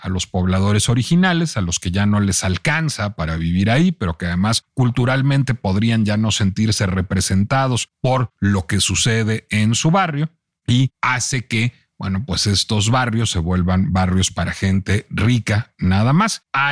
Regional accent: Mexico City, Mexico; born there; persona desde mi carácter de habitante de la Colonia Condesa. Yo no nací en la Colonia Condesa, yo nací en un barrio entonces más próspero que la Colonia Condesa, la Colonia Polanco

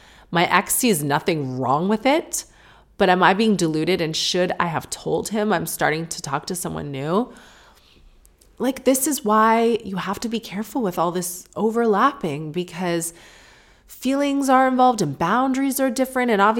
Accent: St. Catharines, Ontario, Canada; it was right near where we grew up in St. Catharines, Ontario.

